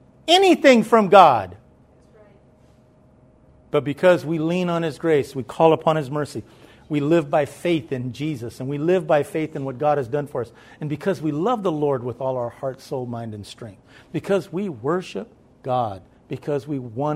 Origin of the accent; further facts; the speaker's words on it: Blythe, California, United States; I came from Blythe, California. In the heat of the summer, it was 120 degrees in the shade.